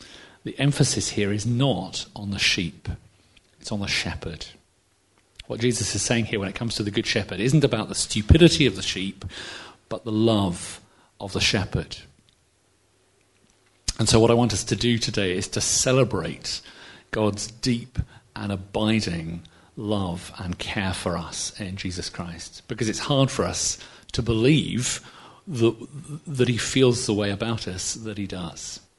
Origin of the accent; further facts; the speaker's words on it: Pyrford, South East England, United Kingdom; I grew up in Surrey, you may know, in a village called Purford, and we were part of an Anglican church there.